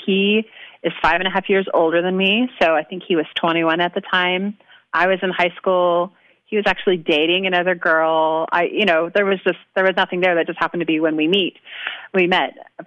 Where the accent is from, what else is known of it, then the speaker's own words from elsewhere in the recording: Alaska, United States; now in Albany, United States; Yeah, well, I was born and raised in Alaska, loved it there, grew up.